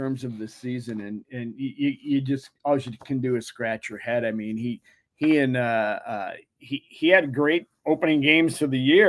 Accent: Mankato, Minnesota, United States; I'm from Mankato.

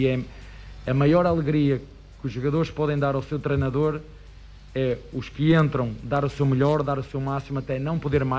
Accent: Portugal; Não, eu sou português e falo a mesma língua.

